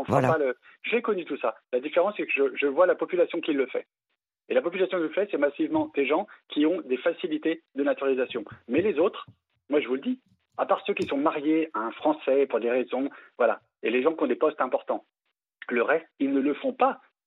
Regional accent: France; moi, en tant que Français, il me dira non.

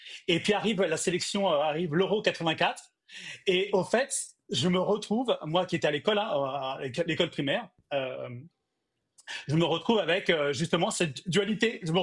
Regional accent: Neuilly-sur-Seine, Île-de-France, France; born there; Je suis né en France, je fais partie de l'immigration. Mes parents sont venus en France dans les années 60, donc je suis né en région parisienne, à Neuilly-sur-Seine pour être précis.

